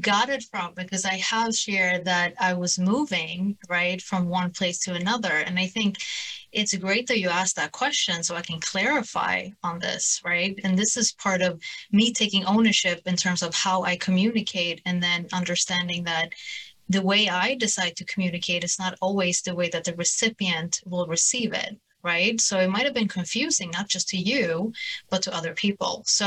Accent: Sweden; English is a second language; also born or lived in Boston, United States; now in London, United Kingdom; But I moved from the US to London 2 years ago. And before I moved to the US, I came from Sweden. So I moved quite a lot over the past 10, 11 years, coming, you know, born and raised in Sweden, moving to the US

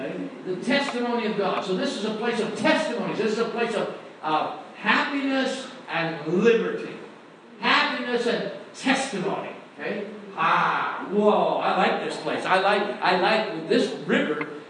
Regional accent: Wisconsin, United States; I grew up in Wisconsin in the U.S. on a dairy farm

